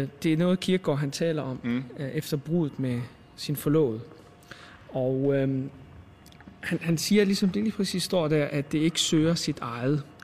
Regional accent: North Denmark Region, Denmark; jeg er vokset op i Thy, langt væk fra islamisme

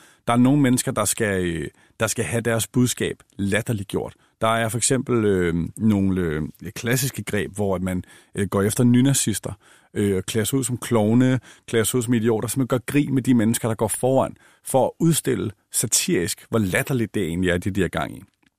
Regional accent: Blovstrød, Capital Region of Denmark, Denmark; Jeg kommer selv fra Nordsjælland i en helt lille, bitte, stille, rolig middelklasseby, der hedder Blåstrød.

